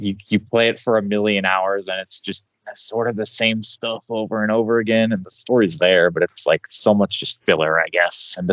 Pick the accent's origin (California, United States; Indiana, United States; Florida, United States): Indiana, United States; I'm from Indiana, and I live up in Fort Wayne, which is a fairly big city.